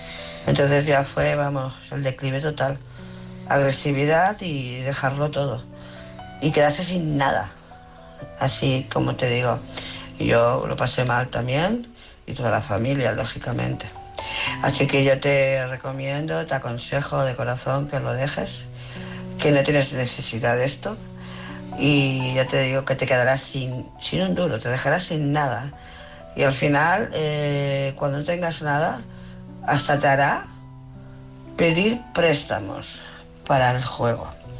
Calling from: Barcelona, Catalonia, Spain; de Barcelona.

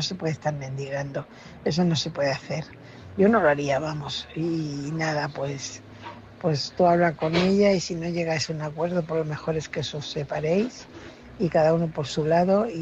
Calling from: Fuenlabrada, Community of Madrid, Spain; corresponsal de Fuenlabrada.

